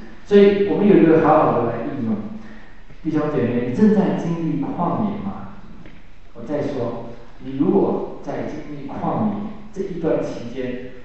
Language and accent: Chinese; Taiwan; 我们中国人打招呼，就是你吃饱没有啊？我们台语那个时候就是你吃饱没？